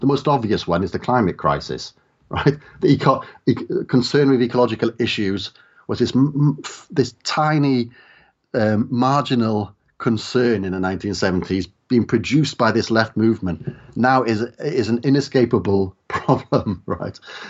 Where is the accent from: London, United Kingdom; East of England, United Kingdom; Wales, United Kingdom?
Wales, United Kingdom; you know, I grew up in the South Wales valleys, and like, you know, in the 1930s and 40s